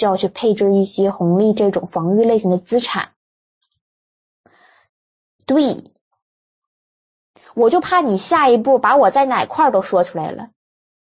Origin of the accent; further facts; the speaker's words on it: Harbin, Heilongjiang, China; 我寻思是对呀，我也没有口音呢，你们咋知道的呢？这个是整的，我感觉我说的就是普通话。哈尔滨红肠有点咸